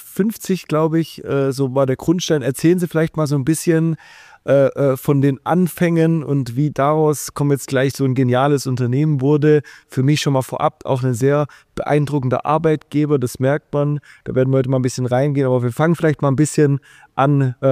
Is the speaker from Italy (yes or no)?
no; Baden-Württemberg, Germany; ich freue mich heute umso mehr, in meiner Heimatregion zu sein, im Schwabenländle.